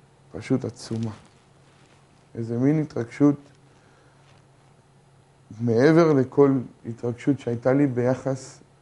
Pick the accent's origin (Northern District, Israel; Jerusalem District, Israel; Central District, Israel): Jerusalem District, Israel; Jerusalem; born there; עכשיו, אני נולדתי בירושלים.